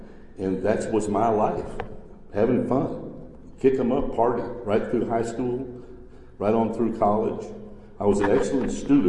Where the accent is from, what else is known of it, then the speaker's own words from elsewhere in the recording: Galveston, Texas, United States; Personally, I was raised in Galveston, Texas. How many of you know Galveston's an island?